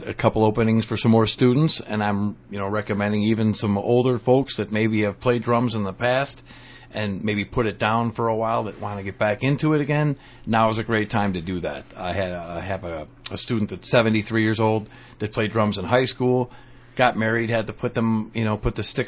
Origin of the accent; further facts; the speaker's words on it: Chicago, Illinois, United States; I grew up in Chicago.